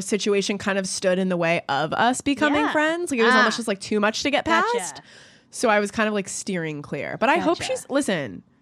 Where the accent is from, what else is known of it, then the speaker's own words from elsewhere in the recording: Canada; I'm Canadian, full disclosure. I'm not even American.